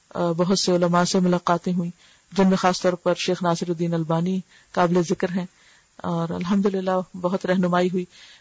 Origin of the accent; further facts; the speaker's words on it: Sargodha, Punjab, Pakistan; Class to میں گاؤں میں تھوڑے دن کے لیے گئی, لیکن یہ کہ باقاعدہ یہاں جہاں میری پیدائش ہوئی سرگودا میں, وہاں جو ایک فارمل سکولنگ ہے وہ کلاس تھری سے شروع ہوئی.